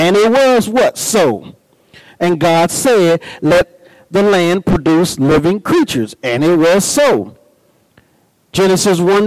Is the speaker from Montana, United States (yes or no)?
no; East St. Louis, Illinois, United States; Yeah, I came from East St. Louis, 825 North 70th Street, right down the road here.